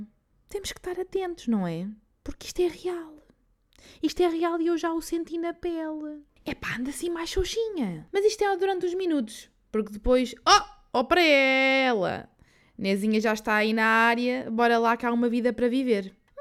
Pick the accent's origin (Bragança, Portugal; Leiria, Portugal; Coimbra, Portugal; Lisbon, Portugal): Leiria, Portugal; Estava a pegar no carrinho para seguir para Leiria, para passar o fim de semana. Na minha terra natal, nascida e criada leiriense.